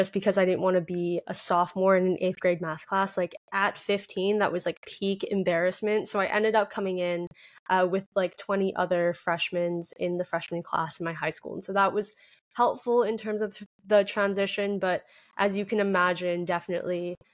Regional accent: Hong Kong; now in Los Angeles, United States; Even coming from such an international city like Hong Kong, moving

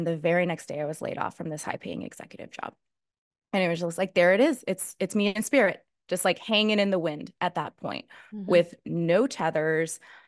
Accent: Colorado, United States; I'd been working with psychedelics mm-hmm. since I was 15 years old. I grew up in Colorado.

